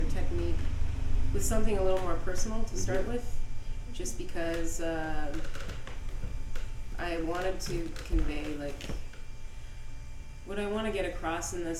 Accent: Wallaceburg, Ontario, Canada; It's called Wallaceburg. So I kind of grew up with huge Detroit influence.

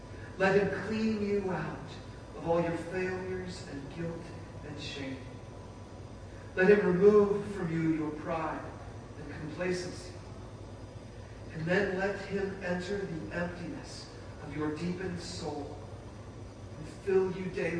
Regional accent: Apple Valley, United States; we were there on a hill overlooking my hometown of Apple Valley.

